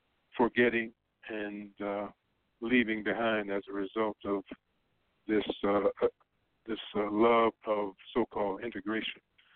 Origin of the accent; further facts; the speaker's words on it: Virginia, United States; And as I grew up in Virginia, we had segregation, separate but equal